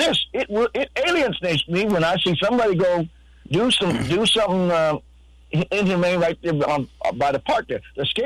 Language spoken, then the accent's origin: English; Los Angeles, California, United States; I grew up in Los Angeles. I watched the Great Society destroy South Central Los Angeles, where I was middle class when I was a kid, 1972-77.